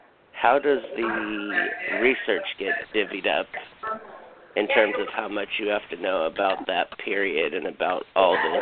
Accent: Hawaii, United States; I worked on a film in Hawaii, The Descendants, and it was very interesting because I'm from Hawaii

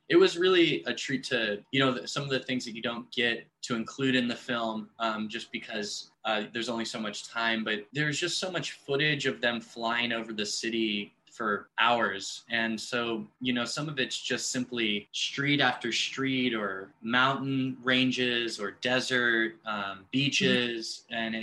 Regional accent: Los Angeles, California, United States; I was born and raised in Los Angeles, yeah. I left when I went to college

